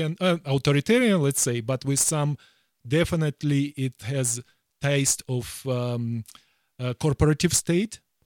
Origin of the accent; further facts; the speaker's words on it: Ukraine; accent: Ukrainian; English is a second language; I still have the Ukrainian accent, right?